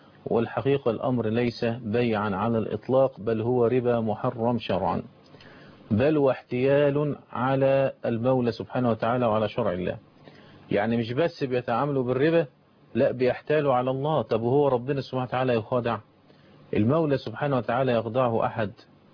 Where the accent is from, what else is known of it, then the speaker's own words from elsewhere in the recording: Egypt; يبقى دي اللي بيسموها عندنا في مصر الحرق